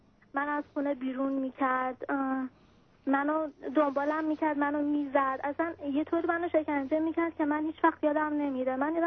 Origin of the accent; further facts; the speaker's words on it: Iran; now in United States; ما از ایران اومدیم بیرون تونستیم بیایم آمریکا